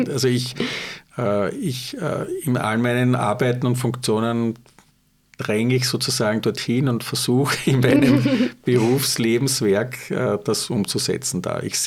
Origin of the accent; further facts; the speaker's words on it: Austria; als gelernter Österreicher, glaubt man einmal, oder aufgewachsen so in der Kreisky-Ära in den 70ern in der Volksschule und im Gymnasium, dann da geht alles.